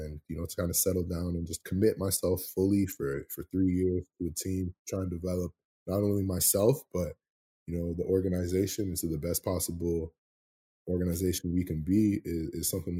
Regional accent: Canada; especially being a Canadian in this league, a lot of people just look at us as a ratio breaker or a quote-unquote national.

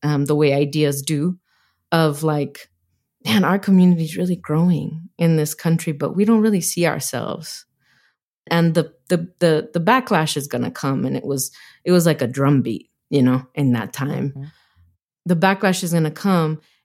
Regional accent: Arizona, United States; At the same time, I'm from Arizona. I left home for many years, came back, and Arizona is one of those places that the population is changing very rapidly.

